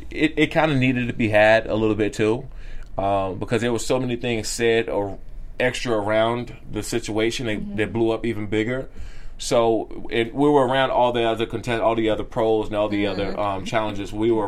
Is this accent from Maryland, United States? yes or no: yes; Maryland, United States; I'm from Maryland and I'm from the DMV area, right? Mm-hmm. I'm from the East Coast.